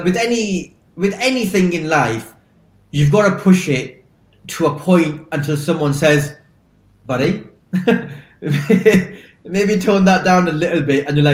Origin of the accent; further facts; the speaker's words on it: Blackburn, North West England, United Kingdom; I come from Blackburn, I live in Blackburn, you know, I spend at least half my time here when I'm not traveling, going out and about doing shows.